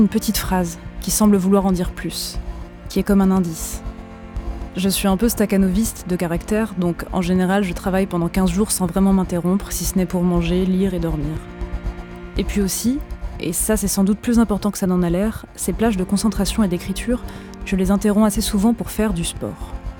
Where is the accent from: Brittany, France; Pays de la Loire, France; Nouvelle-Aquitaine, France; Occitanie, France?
Pays de la Loire, France; now in Paris, France; Là d'où je viens, par exemple, en Vendée, dans des petites villes délaissées par les transports avec 500 habitants max en hiver et un café ouvert le mercredi.